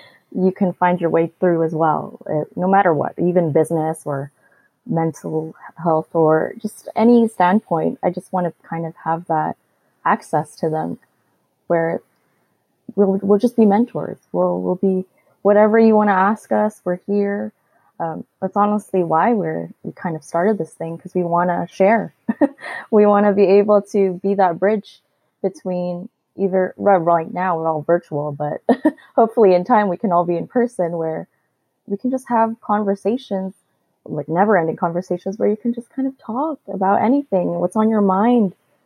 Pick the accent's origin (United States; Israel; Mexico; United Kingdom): United Kingdom; London; I've been racially discriminated throughout my life, to be honest, from growing up in London to moving here where it's more diverse.